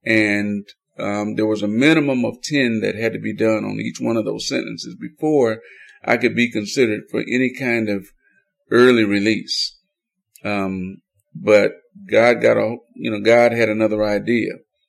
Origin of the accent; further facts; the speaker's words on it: Detroit, Michigan, United States; Yeah, we did go through some pretty tough times growing up in Detroit, where I was born and raised, even though I came up in the church